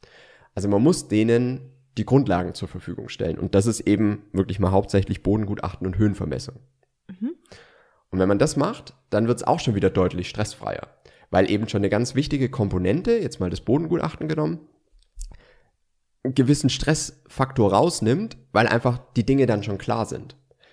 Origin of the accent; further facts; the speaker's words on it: Baden-Württemberg, Germany; Dasselbe wie mit dem Architekten, da merkt man, ich bin Schwabe